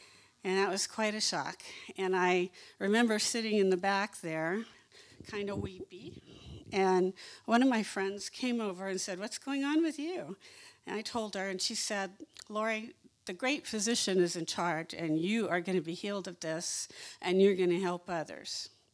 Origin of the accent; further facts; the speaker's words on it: Yorba Linda, California, United States; also born or lived in Riverside; I grew up in Yorba Linda and Riverside, and then I moved down to South Orange County area